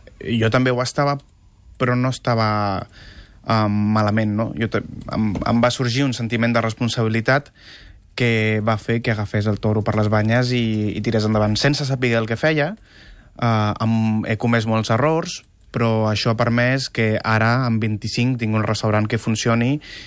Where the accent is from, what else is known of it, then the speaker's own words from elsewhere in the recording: Barcelona, Catalonia, Spain; born there; Jo vaig néixer a Barcelona, sí.